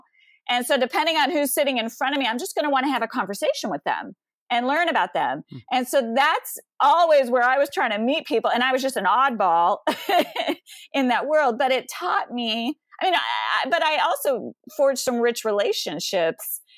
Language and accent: English; Rocky Mountains, United States; now in Boston, United States; I live in Boston now, but you know, I was from the Rocky Mountains